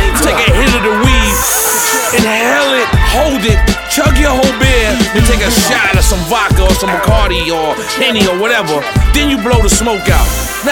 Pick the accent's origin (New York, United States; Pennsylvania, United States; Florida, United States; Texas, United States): New York, United States; And I'm from New York. I was just sort of a little thrown off, you know what I mean?